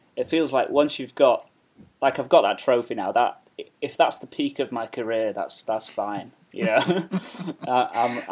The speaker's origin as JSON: {"language": "English", "town": "Stockport", "region": "North West England", "country": "United Kingdom", "said": "So I'm from Stockport, which is like Greater Manchester. It's not that far from like Burnage and stuff. And it's I was born in 1987."}